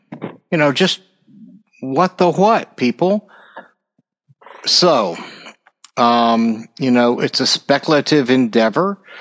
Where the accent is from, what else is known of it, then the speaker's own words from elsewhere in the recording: United States; One of the most disappointing things for me as an American and as a follower and fan of NASA is that we didn't go back to the moon.